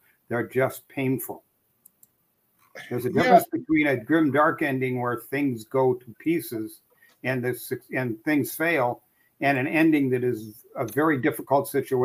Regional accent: United States; I'm an American, not a Brit.

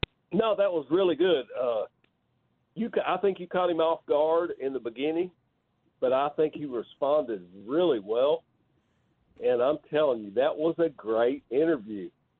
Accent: Knoxville, Tennessee, United States; I'm from Knoxville, so I know about Mike Griffith anyway.

